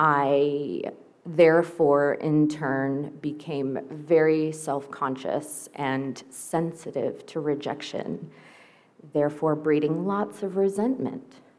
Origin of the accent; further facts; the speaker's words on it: Los Angeles, California, United States; I am definitely an alcoholic. I'm from Los Angeles, made my way down here.